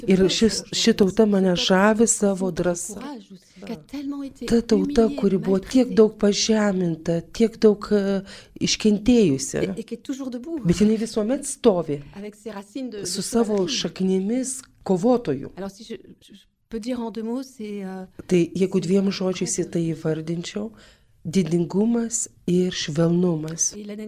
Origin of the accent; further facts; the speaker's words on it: France; Lithuanian is a second language; Ir aš kaip prancūzė, aš taip pat priemu Dievo pamokas per tai.